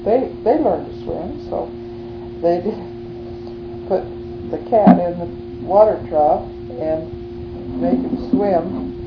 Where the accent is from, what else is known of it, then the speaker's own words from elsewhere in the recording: Fruitdale, United States; Well, we grew up together in Fruitdale.